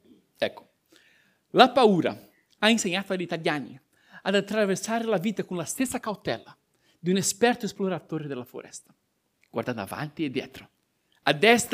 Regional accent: Brazil; Io sono cresciuto in Brasile e uno dei proverbi più diffusi che abbiamo lì è: il mondo appartiene ai furbi.

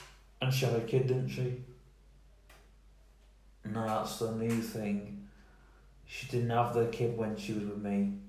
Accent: Yorkshire and the Humber, United Kingdom; accent: Yorkshire; I didn't know I had a posh voice, but I'd lost my Yorkshire accent. You know, when I went to, I've lost recordings of me when I was in Yorkshire.

